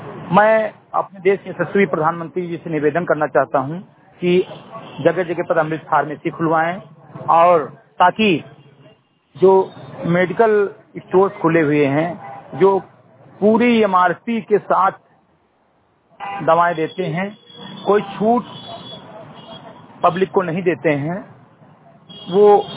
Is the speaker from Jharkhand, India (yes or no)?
no; Uttar Pradesh, India; ग्राम सभा समिति गढ़े विकासखंड मेनपुरवा जनपद बहराइच का मूल निवासी हूँ